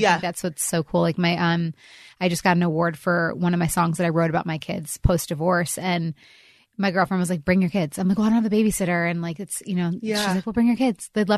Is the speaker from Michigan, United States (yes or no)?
yes; Michigan, United States; I grew up in Michigan. I loved it. We grew up in a really small part of the town.